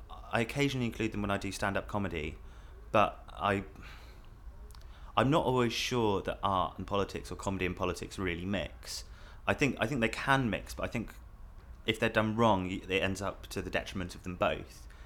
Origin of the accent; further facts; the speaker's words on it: Windsor, South East England, United Kingdom; I was born in Windsor and spent pretty much the first 21, 22 years of my life there. It's quite a boring place. It's got a castle, but that's about it. Once you've seen the castle, you've seen Windsor.